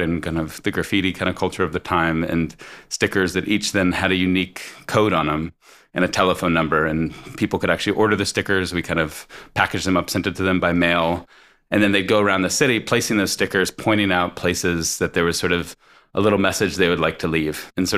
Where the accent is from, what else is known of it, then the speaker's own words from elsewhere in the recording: Colorado, United States; born there; But I was born in the United States. I was actually born in Colorado.